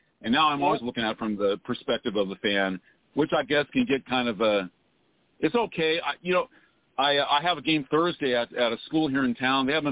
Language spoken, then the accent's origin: English; Bakersfield, California, United States; Even though I'm from Bakersfield, I actually left when a Fresno Houston came back.